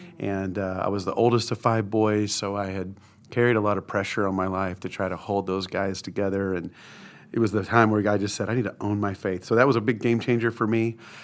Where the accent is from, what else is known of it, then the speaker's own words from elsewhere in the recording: Waco, Texas, United States; I'm from Waco, Texas, born and raised.